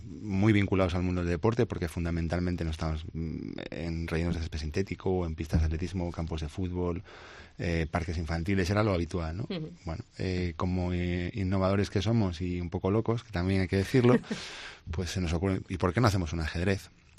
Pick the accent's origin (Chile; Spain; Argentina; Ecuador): Spain; León, Castile and León; Somos de León